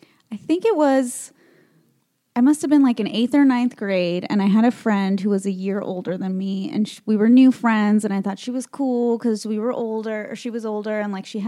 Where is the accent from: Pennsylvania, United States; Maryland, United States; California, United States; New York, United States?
California, United States; Beverly Hills; I grew up in Beverly Hills on the wild streets. Yeah. Little neighborhood right outside of Compton.